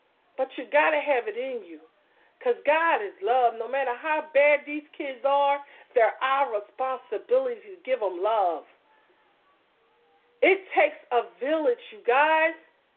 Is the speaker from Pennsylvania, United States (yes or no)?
yes; Philadelphia, Pennsylvania, United States; When we live, we come from North Philly, but we live on a street called 27th Street.